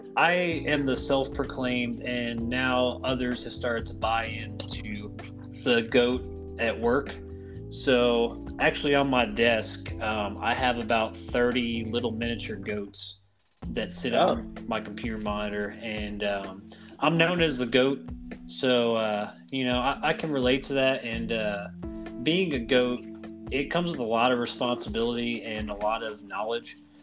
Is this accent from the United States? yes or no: yes; Missouri, United States; also born or lived in Brooklyn, United States; I mean, I was born in Brooklyn, where we go hard, but I spent most of my growing up life in mid-Missouri, and that is where a lot of my family and close friends and fond memories are at.